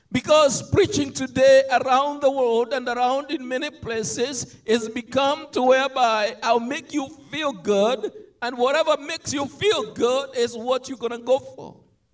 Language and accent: English; Kenya; moved away as an adult; now in United States; as many of you all know, I was born and raised in Africa. And I was 20, in my early 20s, when I came in the United States.